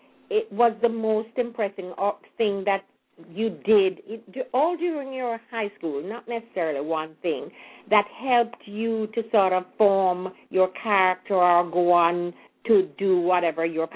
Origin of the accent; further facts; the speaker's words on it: Jamaica; I have wonderful memories of my, you know, teenage years and growing up in Jamaica.